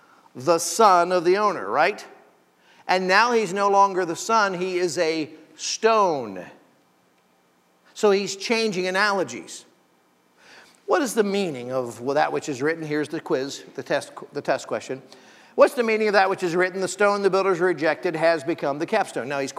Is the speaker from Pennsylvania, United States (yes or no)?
yes; Pennsylvania, United States; I grew up in the Keystone State, Pennsylvania, which connected the colonies.